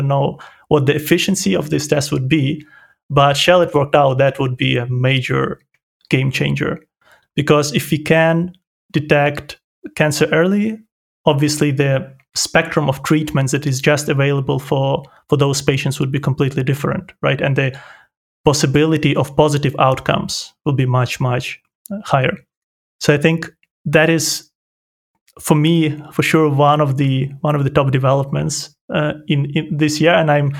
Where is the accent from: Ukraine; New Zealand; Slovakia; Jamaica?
Ukraine; also born or lived in Poland; now in Germany; I grew up in Ukraine, then moved to Poland, studied biotechnology there. I'm currently in Germany where I did my PhD